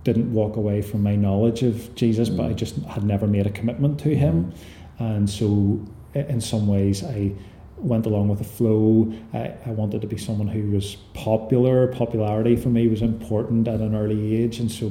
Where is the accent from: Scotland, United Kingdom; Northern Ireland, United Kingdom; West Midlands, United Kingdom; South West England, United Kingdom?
Northern Ireland, United Kingdom; Templepatrick; I have an older sister as well, and we grew up in Templepatrick and attended a local church, Mucklemore Presbyterian Church.